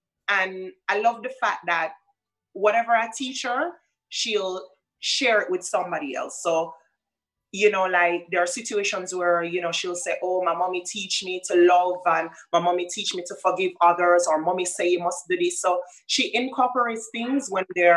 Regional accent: Jamaica; And I have to say, you know, as a Jamaican parent, I have to say, listen, bring it back down a notch.

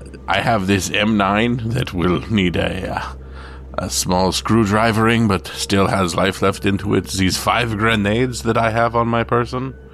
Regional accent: Canada; I'm Canadian, so I can do this.

